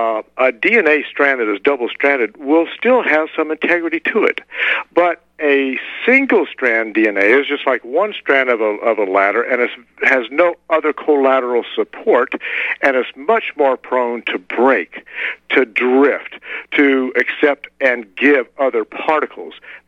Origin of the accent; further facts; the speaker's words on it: Atlanta, Georgia, United States; You know, when I was growing up in Atlanta, we called it the Communicable Disease Center.